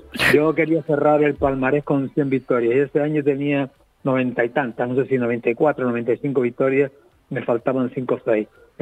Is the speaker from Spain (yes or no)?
yes; Canary Islands, Spain; Gran Canaria para mí, pues bueno, está mi familia, está todo, mis hijos ahí. Yo soy palmero, me crié en García, pero bueno, nací en Gran Canaria y ahí se la pasé.